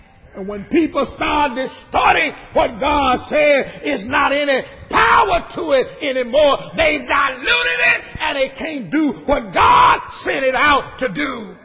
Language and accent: English; Mississippi, United States; I remember growing up in the Delta of Mississippi. Down in Mississippi, we had a place called the Levee.